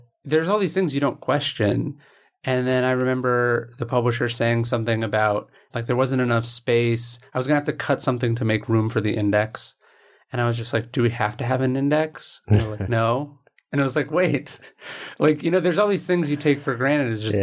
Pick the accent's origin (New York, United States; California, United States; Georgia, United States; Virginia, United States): California, United States; Yeah, I grew up in right outside Sacramento.